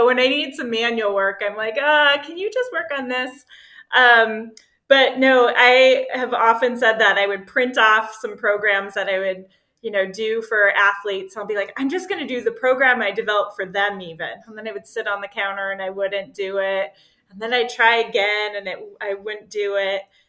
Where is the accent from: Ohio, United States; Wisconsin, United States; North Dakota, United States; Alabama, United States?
North Dakota, United States; And he's from Montana, I'm from North Dakota.